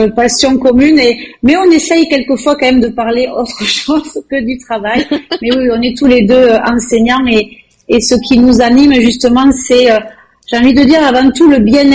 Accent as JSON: {"language": "French", "town": "Toulouse", "region": "Occitanie", "country": "France", "tie": "born or raised there", "also_born_or_lived": "Gers", "said": "Alors moi, d'où je viens du pays de la chocolatine. Je viens de Toulouse, donc j'ai grandi dans un petit village à côté de Toulouse et ma première migration a été dans le Gers"}